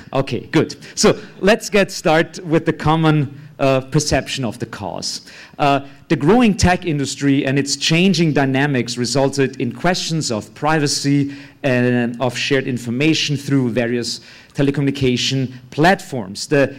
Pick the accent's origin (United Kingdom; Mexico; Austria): Austria; English is a second language; and I have a strange accent. I'm from Austria, that's why the accent.